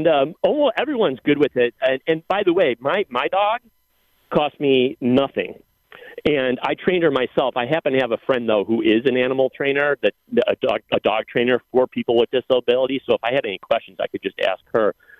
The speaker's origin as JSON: {"language": "English", "town": "Lockport", "region": "New York", "country": "United States", "also_born_or_lived": "Buffalo", "said": "So I moved back to Buffalo where I'm from Lockport"}